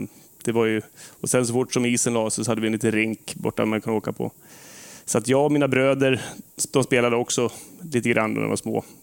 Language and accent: Swedish; Leksand, Dalarna County, Sweden; also born or lived in Nacka / Saltsjöbaden; vi föddes i Saltsjöbo, antar jag, eller inte född kanske, men uppväxt här. Tills vi var 4 år, då flyttade vi upp till en sommarstuga i Alvik utanför Leksand.